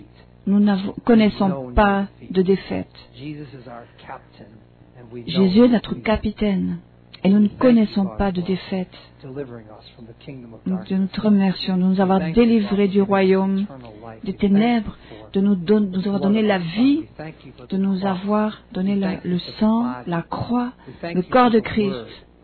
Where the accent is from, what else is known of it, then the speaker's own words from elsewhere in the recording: New England, United States; French is a second language; Et moi, je viens de la New England, là où il y a tellement de neige en avril.